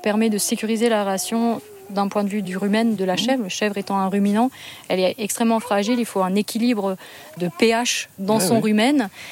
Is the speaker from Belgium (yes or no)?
no; Grand Est, France; comme je viens d'Alsace, les plaines d'Alsace sont remplies de maïs.